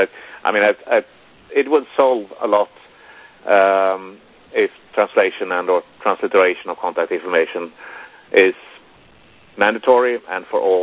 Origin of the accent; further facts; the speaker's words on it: Sweden; English is a second language; I mean, I'm from Sweden, and we have our dots over the O's and A's